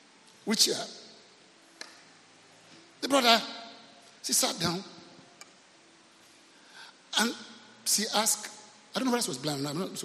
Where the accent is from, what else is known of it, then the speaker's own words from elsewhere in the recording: Nigeria; I'm a Nigerian.